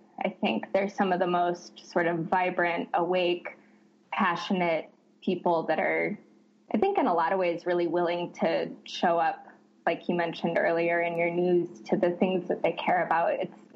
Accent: Idaho, United States; I grew up boating in Idaho. I grew up in northern Idaho. Boating was always our summer vacation.

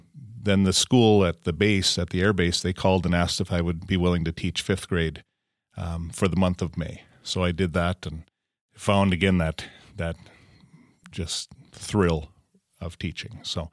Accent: Fordville, United States; the church I grew up in Fordville, called and wondered if I'd come and be their interim pastor.

